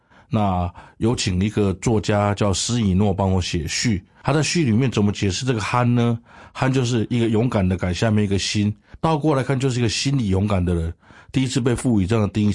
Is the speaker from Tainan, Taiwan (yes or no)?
no; Wanhua, Taipei, Taiwan; Chinese is a second language; 因为我是在万华长大的小孩，那心里也很单纯，